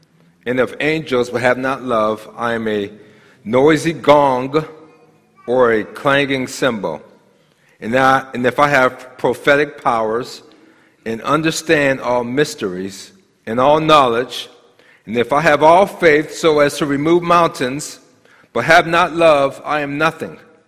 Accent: Maryland, United States; moved away as an adult; now in San Diego, United States; We're from Maryland. That's where we are. And so we're a long ways away from from Maryland. So I've been here since 2019 in the San Diego area.

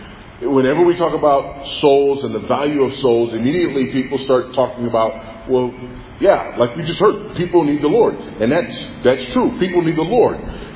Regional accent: United States; now in Zambia; So people will say, you know, well, yeah, I'm an American. I'm here in Zambia.

